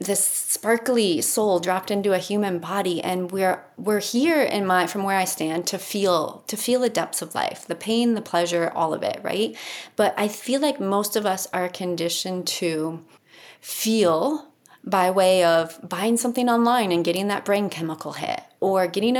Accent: Colorado, United States; and I said I was from Colorado, and she threw out some comment like, oh, well, you're liberal

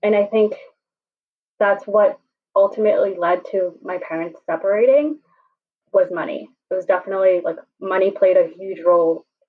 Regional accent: New York City, New York, United States; since I grew up here in New York City, like free lunch is free lunch for everyone

